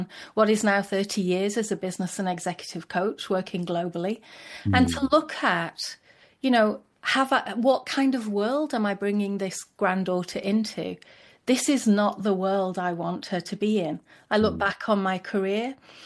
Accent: Blackpool, North West England, United Kingdom; now in United States; I'm originally from England, from the Northwest, a little town called Blackpool that Americans don't understand, but it's probably the wrong side of the tracks.

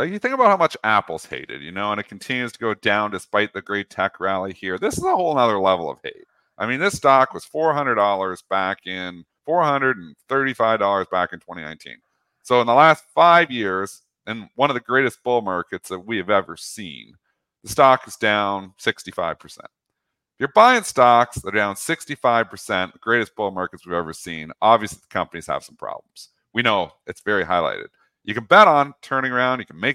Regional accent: Canada; I have my long-term portfolio at BMO because I'm Canadian.

